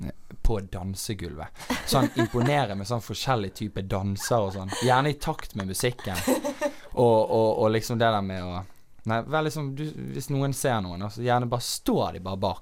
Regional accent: Knarvik, Vestland, Norway; Jeg kommer jo fra Knarvik utenfor Bergen

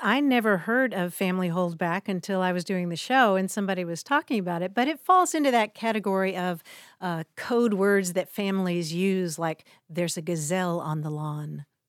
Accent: Kentucky, United States; now in California, United States; the funny things that y'all say in Vermont that we don't say here in California or that I didn't hear growing up in Kentucky.

